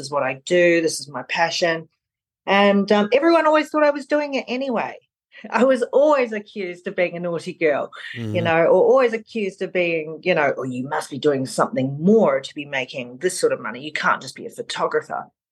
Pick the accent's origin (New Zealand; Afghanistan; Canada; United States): New Zealand; North Island; In New Zealand, the North Island of New Zealand, which is a, for people who don't know, it's a very tiny little island